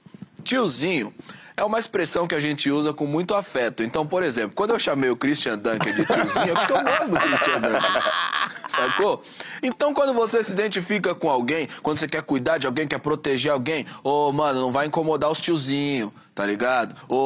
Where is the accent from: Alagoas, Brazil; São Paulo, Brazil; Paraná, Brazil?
São Paulo, Brazil; Eu venho de São Paulo, mano, eu sou da quebrada